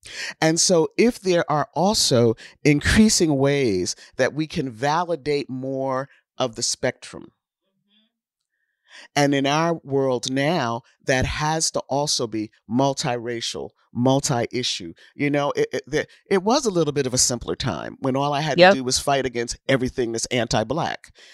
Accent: New Jersey, United States; And I'm from New Jersey, from Northern Jersey.

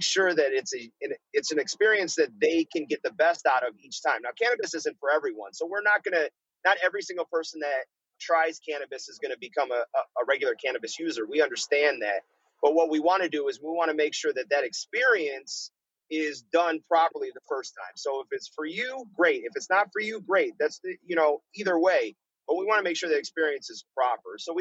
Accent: Michigan, United States; we're all born and raised in Michigan.

